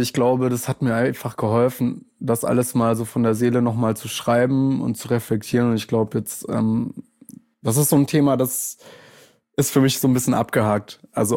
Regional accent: Bavaria, Germany; now in Berlin, Germany; ich bin halt in Bayern aufgewachsen, aber ich bin seit 10 Jahren in Berlin.

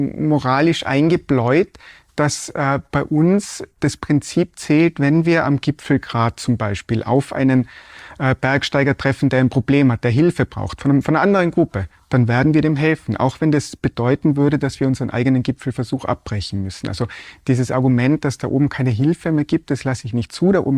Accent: Tyrol, Austria; Ich bin da aufgewachsen in Tirol, in den Bergen, da ich gehe von klein auf in die Berge.

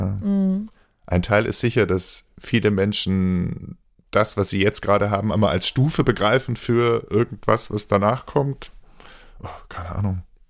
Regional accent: Munich, Bavaria, Germany; born or raised there

